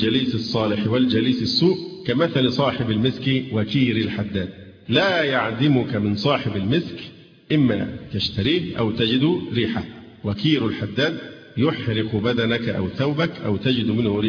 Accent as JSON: {"language": "Arabic", "country": "Egypt", "said": "فالهجرة دلوقتي صعب عندنا في مصر، الهجرة لأي بلد تانية صعبة."}